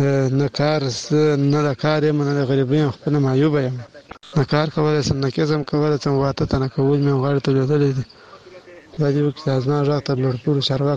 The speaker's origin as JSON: {"language": "Pashto", "region": "Badghis", "country": "Afghanistan", "lives_now": "Kandahar, Afghanistan", "said": "افغان یم د کندهار ولایت څخه تاسو ته میسج جوړ اصلي د بادغیس ولایت باندې مرغاد ولسوالۍ یم خو فلحال اوس په کندهار کې اوسېږم موږ مهاجرین د پاکستان نه راغوښتي یو"}